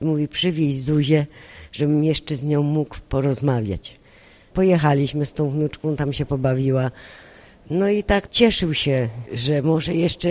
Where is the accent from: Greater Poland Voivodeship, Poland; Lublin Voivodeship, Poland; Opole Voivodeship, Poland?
Opole Voivodeship, Poland; Głubczyce; jestem z okolic Głubczyc.